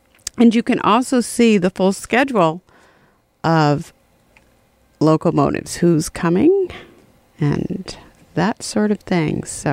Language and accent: English; Colorado, United States; I grew up in Colorado, and my parents were playing him an awful lot.